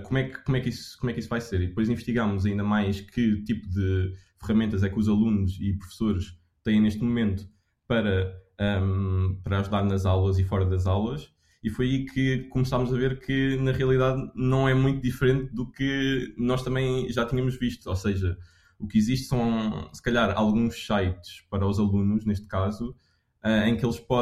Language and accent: Portuguese; Lisbon, Portugal; Eu sou de Lisboa.